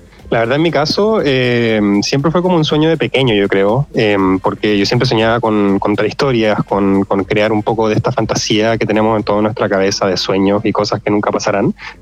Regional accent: Chile; Como chilenos, yo creo que siempre tenemos una identidad súper marcada.

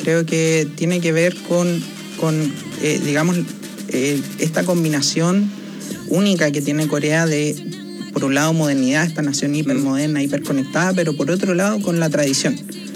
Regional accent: Independencia, Santiago Metropolitan Region, Chile; Yo crecí en Independencia, muy cerca del barrio Recoleta.

